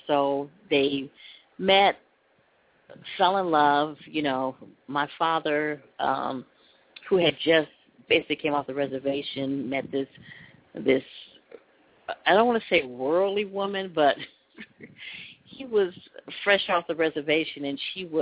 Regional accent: Mississippi, United States; born there; I was born actually in Mississippi, so she packed up, had me in Mississippi, left me with my grandmother

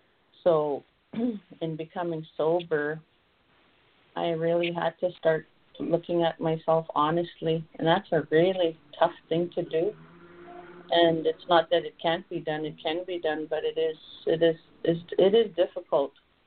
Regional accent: Manitoba, Canada; I'm from the Manitoba area. I'm indigenous to Manitoba on both sides of my family, on my dad's side and my mother's side.

